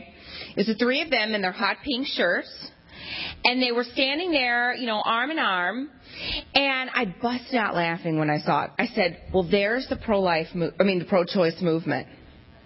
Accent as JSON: {"language": "English", "region": "Texas", "country": "United States", "said": "I'm from Texas, so I guess I should give you the big howdy."}